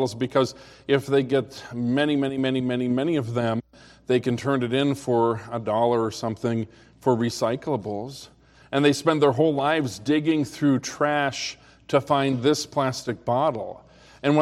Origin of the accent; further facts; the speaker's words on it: United States; When I saw that with my own eyes, it was such a rebuke to me as an American that I don't appreciate the things that I have.